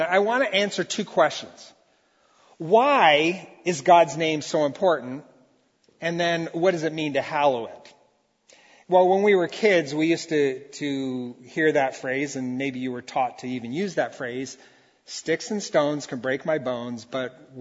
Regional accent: Brazil; And I grew up in Brazil, where I probably had more sticks and stones thrown at me than you probably did in your neighborhood

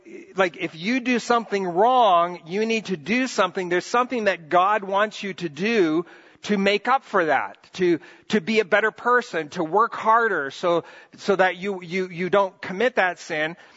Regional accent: Brazil; One of my childhood memories growing up in Brazil was a friend

